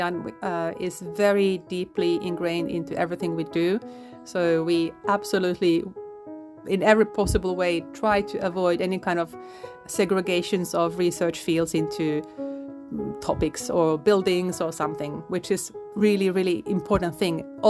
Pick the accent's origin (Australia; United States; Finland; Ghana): Finland; I was born in Finland, grew up in Finland. I'm half Polish though